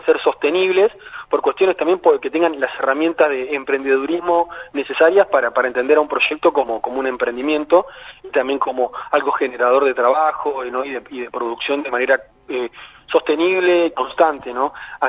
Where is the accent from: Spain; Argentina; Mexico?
Argentina; Río Grande, Tierra del Fuego; porque también soy fueguino, porque soy riograndense